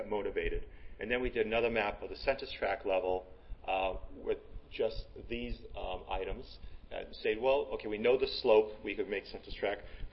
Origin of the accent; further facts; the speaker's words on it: Fort Lauderdale, Florida, United States; I'm from Fort Lauderdale, Florida.